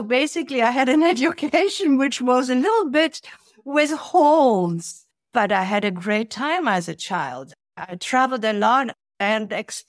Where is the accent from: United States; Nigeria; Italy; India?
Italy; also born or lived in Germany / Africa; I was raised in Italy and in Africa. I'm German born. I hardly lived there. So by the time I was six, I was speaking three languages pretty well. And I grew up in the Italy of the 70s